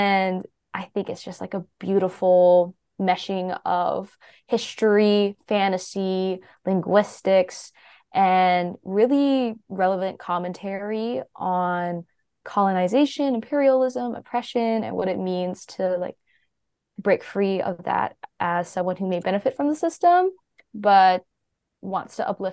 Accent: the South, United States; I used to live in the South. So I grew up 7 years in Alabama and Tennessee.

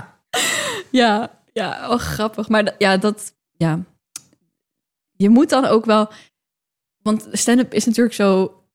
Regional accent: Aerdenhout, North Holland, Netherlands; En toen zei ik iets over dat ik uit Aardehout ben opgegroeid en zo.

